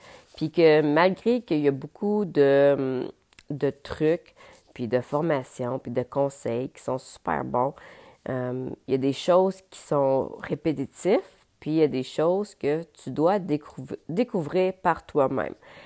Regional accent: Ontario, Canada; also born or lived in Quebec; Je suis québécoise, je suis née au Québec, ma mère est québécoise, mon père est jamaïcain. Par contre, j'ai grandi en Ontario, donc j'ai comme, je suis complètement bilingue, puis J'ai un accent dans les deux langues.

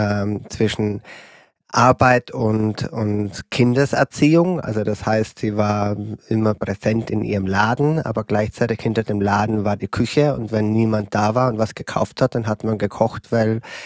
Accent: Bavaria, Germany; Ich komme nicht aus Franken oder Unterfranken. Ich komme aus dem Allgäu. Bin also ein bayerischer Schwabe, wenn man also die A7 runterfährt.

